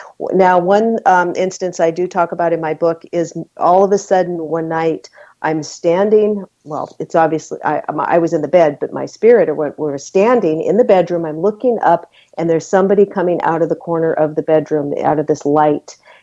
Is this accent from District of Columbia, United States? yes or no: no; Seattle, Washington, United States; I remember as a kid, maybe 8, 9, 10 years old, I grew up in Seattle, Washington, and the only time it'd really be warm is in the summer.